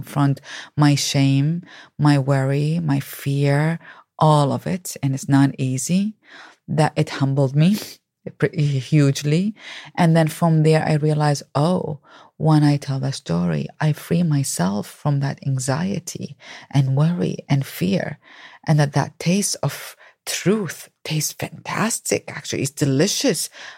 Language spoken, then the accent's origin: English; Baghdad, Baghdad Governorate, Iraq; Yes, I grew up in Baghdad, Iraq.